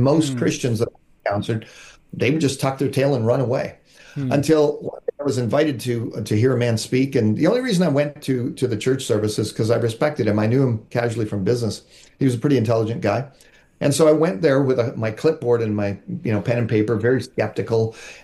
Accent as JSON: {"language": "English", "country": "Canada", "tie": "born or raised there", "said": "growing up in Canada, I was your typical Canadian kid. I came from an unchurched family, never read the Bible, went to school."}